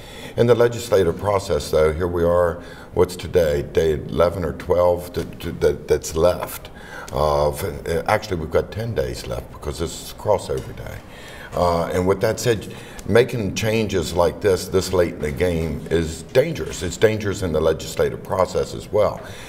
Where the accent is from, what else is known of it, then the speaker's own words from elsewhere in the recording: West Virginia, United States; See, I'm from the Eastern Panhandle, and you don't work at convenience stores there for minimum wage.